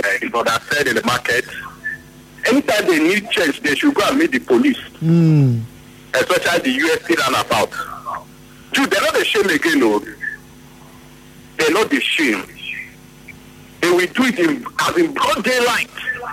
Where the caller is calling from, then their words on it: Port Harcourt, Rivers, Nigeria; I'm calling you from Port Harcourt.